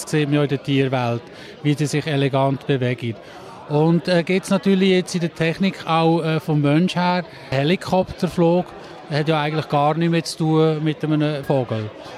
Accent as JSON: {"language": "German", "region": "Lucerne", "country": "Switzerland", "said": "ich bin aus Luzern"}